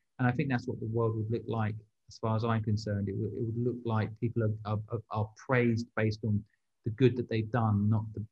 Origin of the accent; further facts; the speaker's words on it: England, United Kingdom; I'm English